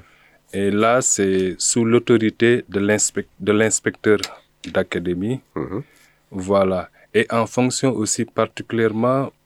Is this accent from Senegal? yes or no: yes; Senegal; now in Montpellier, France; Je suis originaire du Sénégal, d'ethnie sérère.